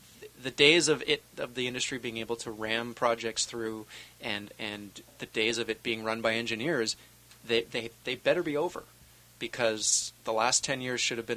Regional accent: Canada; I don't have a provincial identity. I'm a Canadian. I'm a Canadian first, and I always have been.

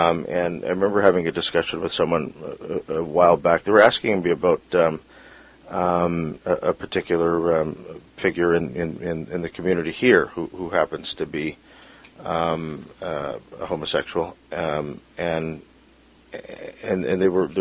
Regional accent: Canada; So, I'm a Filipino-Canadian.

